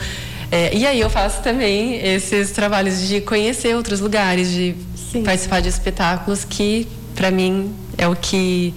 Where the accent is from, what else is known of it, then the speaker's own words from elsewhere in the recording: São Roque, São Paulo, Brazil; Eu sou do interior de São Paulo, de São Roque.